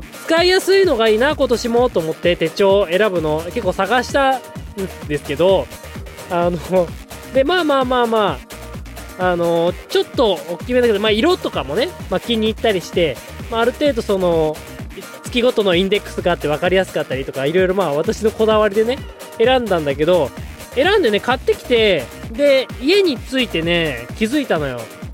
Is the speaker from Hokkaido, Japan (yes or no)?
yes; Hokkaido, Japan; 私の故郷北海道のね札幌雪まつり